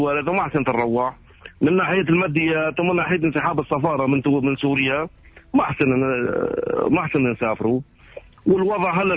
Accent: Tunisia; now in Syria; لك يساعدوني لتخلص بنتي جامعتها وبدي ارجع على تونس

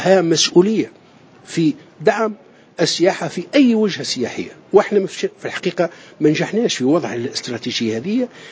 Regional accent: Tunisia

